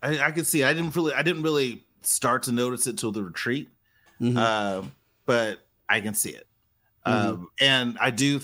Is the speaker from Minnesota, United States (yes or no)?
no; New Jersey, United States; I'm from Jersey.